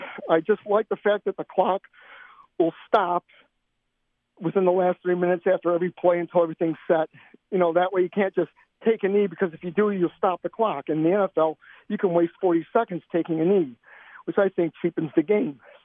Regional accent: Buffalo, New York, United States; Well, the key is I'm from Buffalo, New York, and I'm now 55 years old.

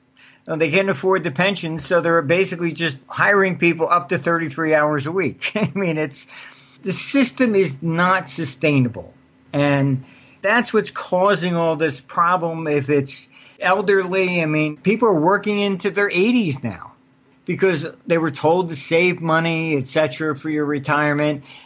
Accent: United States; I said, look, I'm an American.

